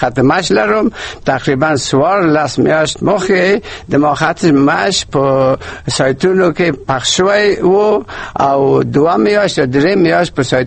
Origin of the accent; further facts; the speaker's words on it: Kabul, Afghanistan; زه د کابل یم